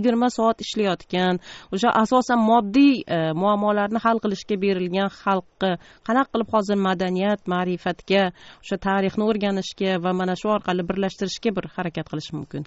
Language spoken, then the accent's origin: Uzbek; Bukhara, Bukhara Region, Uzbekistan; Masalan, men Buxorodanman. Siz so'radingiz, men Buxorodanman dedim.